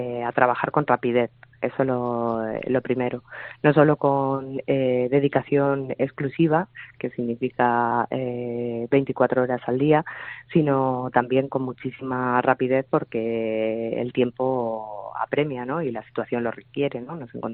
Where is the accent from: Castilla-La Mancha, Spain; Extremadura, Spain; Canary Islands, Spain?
Castilla-La Mancha, Spain; Yo no me olvido de mis orígenes y de mi tierra. Nada me ha gustado más y nada será un honor más importante para mí que haber encabezado la candidatura al Congreso de los Diputados por mi provincia, por Albacete, por mi tierra.